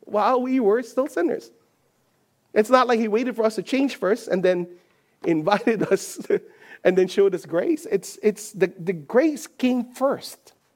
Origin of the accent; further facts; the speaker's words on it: Manila, Metro Manila, Philippines; And I grew up in Manila, so that word's not even in my vocabulary.